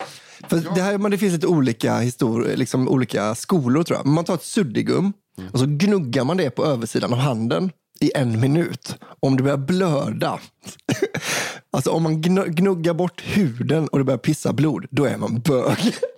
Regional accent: Stockholm County, Sweden; Här kommer en liten historia från min hemort. Historien ska berätta utspelar sig under tidigt 00-tal när jag gick på högstadiet. Jag är uppvuxen i en förort söder om Stockholm.

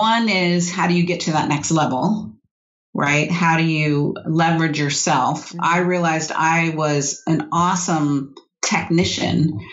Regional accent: San Diego, California, United States; I grew up in California, in San Diego.

